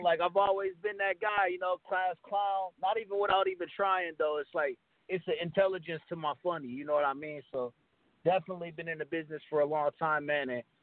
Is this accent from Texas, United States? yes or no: no; St. Paul, Minnesota, United States; I'm from St. Paul, Minnesota.